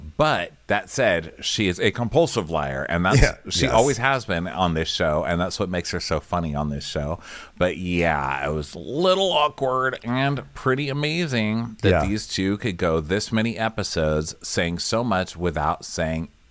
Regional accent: Chicago, Illinois, United States; and I'm from Chicago. And how dare you speak of someone from Chicago like that?

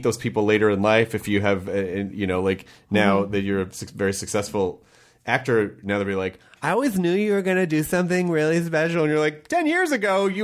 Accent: the South, United States; Up in the South.

